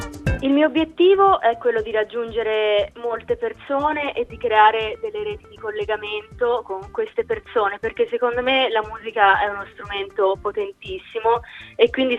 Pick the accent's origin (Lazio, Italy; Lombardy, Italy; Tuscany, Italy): Tuscany, Italy; Lido di Camaiore; Sono di Lido di Camaiore, in Toscana.